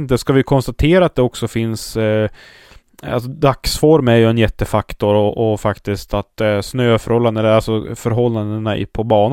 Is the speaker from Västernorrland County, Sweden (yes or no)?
yes; Kramfors, Västernorrland County, Sweden; jag är ju från Kramfors, det är väldigt likt